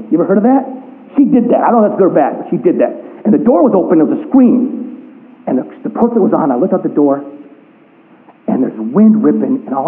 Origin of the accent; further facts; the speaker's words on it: Texas, United States; now in Michigan, United States; I grew up in Texas. We don't have winter. We have tarantulas, okay, down there, okay?